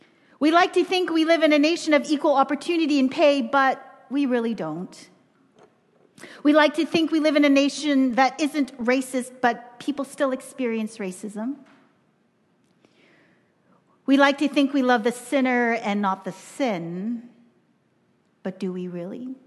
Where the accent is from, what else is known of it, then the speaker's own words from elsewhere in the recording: Toronto, Ontario, Canada; My passport says I'm Canadian. My faith says I'm Christian. Who am I? So when I came back to Toronto at the end of the summer